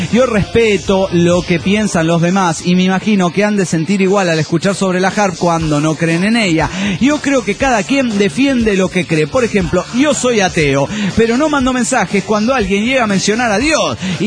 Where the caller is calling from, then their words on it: Santa Fe, Argentina; Hola, ¿cómo están, amigos? … de Santa Fe, Argentina.